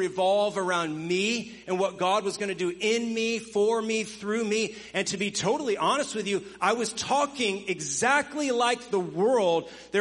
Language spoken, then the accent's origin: English; Florida, United States; moved away as an adult; I grew up in Florida, and I was moved to Washington State. So 3,000 miles away from home